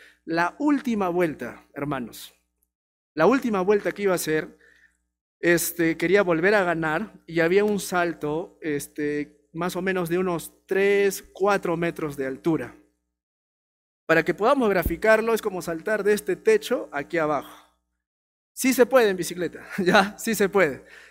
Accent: Arequipa, Peru; Ya, pero yo como arequipeño quería dejar Arequipa bien, ¿no?

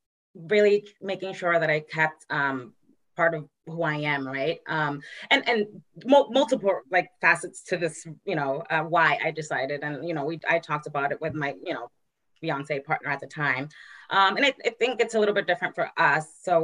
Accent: Dominican Republic; also born or lived in Puerto Rico; So I am the daughter of a Puerto Rican father and a Dominican mother. I was born in Puerto Rico, I always say raised in DR, but I wasn't really raised in DR. I was raised with my Dominican side of the family. But I went to Dominican Republic literally 2 weeks after I was born.

